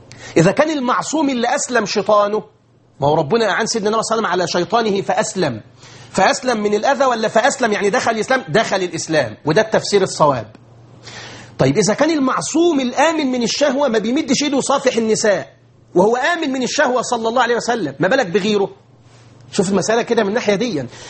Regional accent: Egypt; احنا الاقباط اللي هم ساكنين مصر، احنا ابناء مصر الاصليين

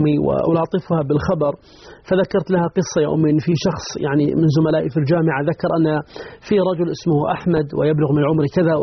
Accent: Taif, Makkah Province, Saudi Arabia; وأنا من أهل الطائف، فوالدتي يعود عروقها إلى أبها تحديدا النماص.

